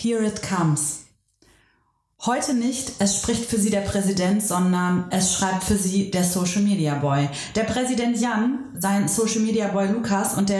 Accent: Cologne, North Rhine-Westphalia, Germany; aber wir kommen ja aus Köln und da ist das ja die Legende schlechthin

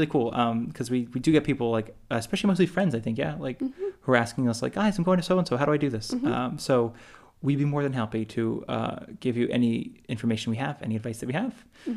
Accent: Savannah, Georgia, United States; we're from Savannah, like I think I mentioned much earlier in this mini series.

